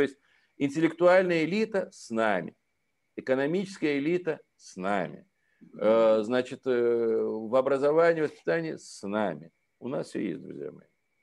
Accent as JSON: {"language": "Russian", "region": "Dagestan", "country": "Russia", "said": "Прошу газифицировать этот район, откуда я родом, Рутульский район."}